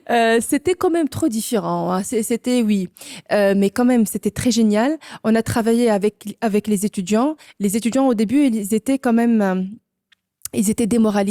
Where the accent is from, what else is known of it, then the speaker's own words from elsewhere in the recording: Tunisia; now in Luxembourg; Oui, je suis tunisienne. J'ai étudié en Tunisie. J'ai aussi enseigné en Tunisie.